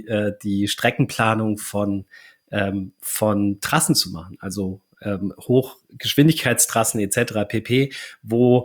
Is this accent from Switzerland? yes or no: no; Hesse, Germany; meine Großeltern waren Bauern, mein Vater war Engländer groß geworden sind wir in der Nähe von Frankfurt